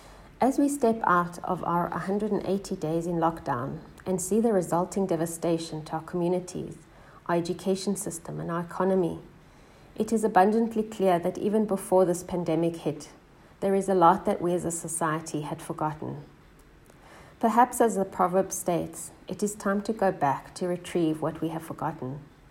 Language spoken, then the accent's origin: English; South Africa; Being proudly South African is not just a hashtag.